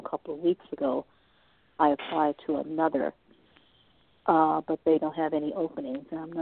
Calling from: Cleveland, Ohio, United States; I'm calling from Cleveland, Ohio.

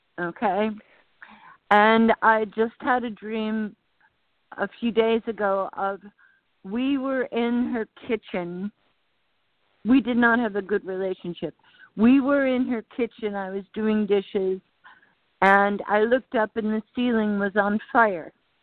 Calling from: Erie, Pennsylvania, United States; Erie, Pennsylvania.

